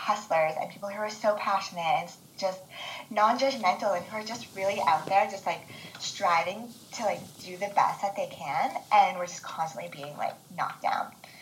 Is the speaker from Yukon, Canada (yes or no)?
yes; Yukon, Canada; now in Nova Scotia, Canada; I'm from the Yukon. I recently moved to Nova Scotia just about 6 or 7 months ago.